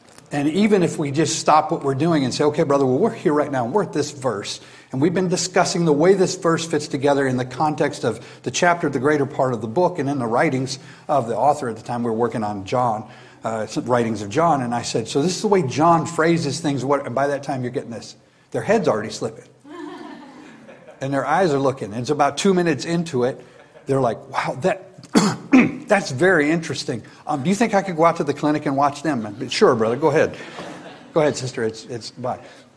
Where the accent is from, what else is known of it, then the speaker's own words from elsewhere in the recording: Kentucky, United States; Now, I'm from Kentucky. I wasn't born there.